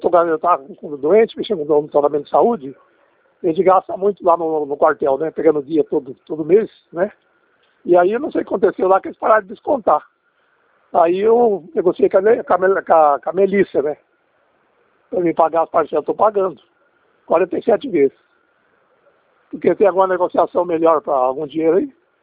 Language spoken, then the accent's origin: Portuguese; Dourados, Mato Grosso do Sul, Brazil; sou do Dourado, Mato Grosso Sul.